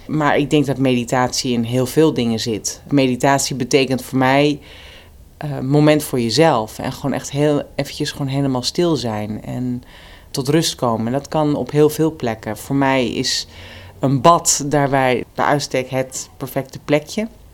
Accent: Amsterdam, North Holland, Netherlands; 36 jaar, geboren en getogen in Amsterdam. Actrice geweest heel lang en de laatste jaar eigenlijk niet meer. Een jaar lang in Amerika gewoond, ruim een jaar. En nu weer eventjes in Nederland.

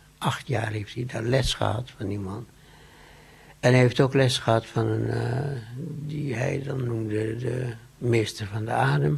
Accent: Indonesia; toen ik nog klein was op de plantage in Indonesië

